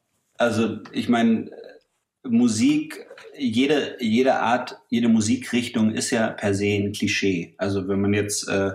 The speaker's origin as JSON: {"language": "German", "town": "Lörrach", "region": "Baden-Württemberg", "country": "Germany", "tie": "born or raised there", "said": "Ich bin in Lörrach aufgewachsen, was an ganz, ganz unten an der Grenze zur Schweiz, zu Basel ist."}